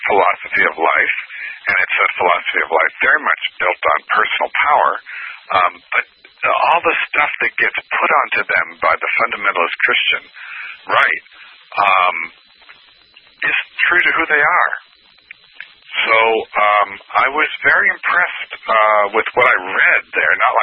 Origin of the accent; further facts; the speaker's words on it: East Coast, United States; now in California, United States; because I was raised on the East Coast, and you had to be sarcastic or die.